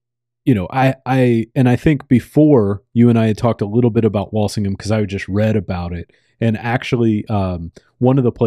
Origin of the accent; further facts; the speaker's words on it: United States; But as an American, we tend to come to just the tourist attractions.